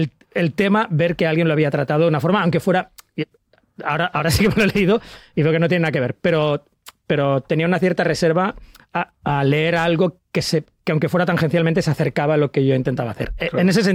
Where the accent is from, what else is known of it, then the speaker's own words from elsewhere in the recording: Sant Boi de Llobregat, Catalonia, Spain; No, y aparte vengo de San Boy. Todo cerraba a las 9.